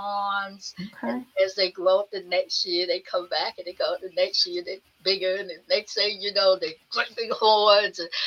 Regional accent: Washington, District of Columbia, United States; Yes, I'm a native Washingtonian. I have moved from D.C. I didn't want to move from D.C. I absolutely love my hometown.

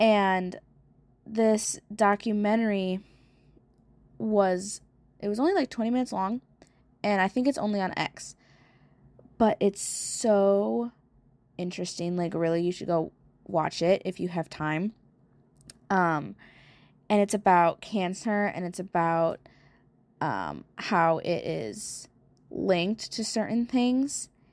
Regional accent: Michigan, United States; And I'm originally from Michigan, and I was homeschooled my whole life.

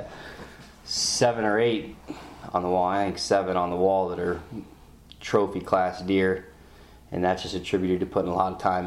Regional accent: Ohio, United States; from Northeast Ohio

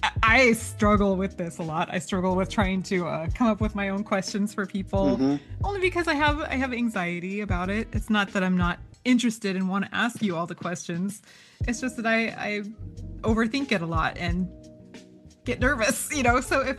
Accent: Oregon, United States; moved away as an adult; now in San Diego, United States; I've lived in San Diego itself longer than I've ever lived in any other city. And I grew up in Oregon. And I left Oregon when I was 18.

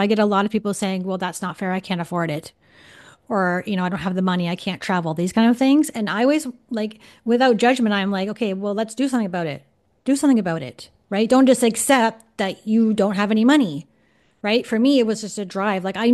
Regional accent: Toronto, Ontario, Canada; I'm from Toronto, right?

